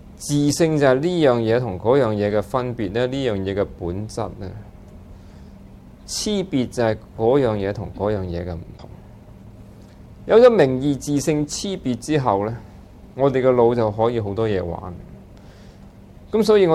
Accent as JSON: {"language": "Cantonese", "region": "Guangdong", "country": "China", "said": "我哋廣東人就配上呢個廣東話"}